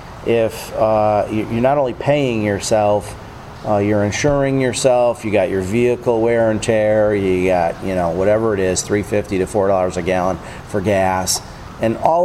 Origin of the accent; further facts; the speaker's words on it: Connecticut, United States; You're from Tennessee. I'm from Connecticut.